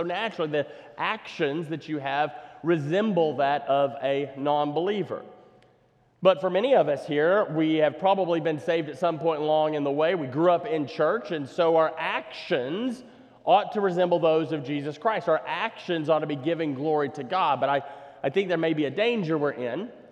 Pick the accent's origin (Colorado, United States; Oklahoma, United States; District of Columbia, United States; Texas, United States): Oklahoma, United States; Ardmore; We grew up in Ardmore, Oklahoma, as I was just sharing with Dennis.